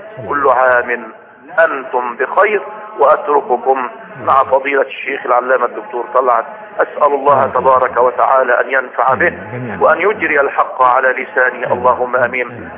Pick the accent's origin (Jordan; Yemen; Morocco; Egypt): Egypt; بلدنا مصر